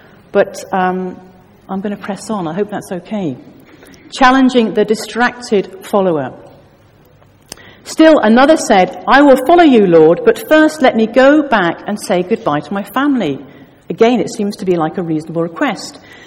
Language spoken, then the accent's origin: English; South West England, United Kingdom; even though I'm from Devon.